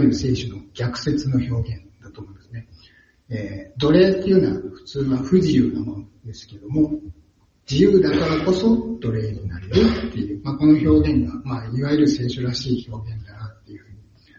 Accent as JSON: {"language": "Japanese", "region": "Hiroshima", "country": "Japan", "said": "で私は広島出身で"}